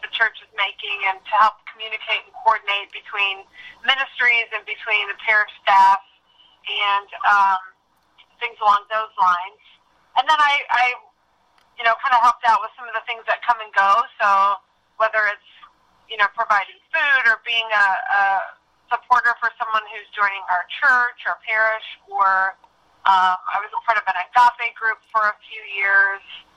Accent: Noblesville, Indiana, United States; also born or lived in Fort Wayne; So I was born in Fort Wayne. I was there with my parents and my siblings for a few years, and then we moved to Noblesville, where I went to middle school, high school, some elementary

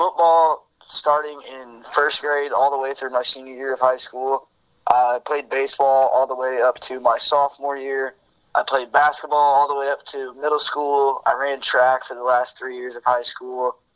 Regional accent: Indianapolis, Indiana, United States; born there; I was born on January 24th, 2000 in Indianapolis, Indiana.

